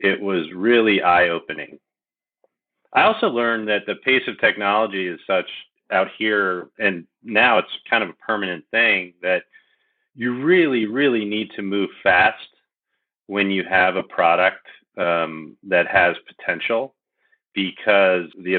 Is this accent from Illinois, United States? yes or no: yes; Chicago, Illinois, United States; born there; And I'm a Midwesterner. So I was born in Chicago, and my dad was a corporate CEO.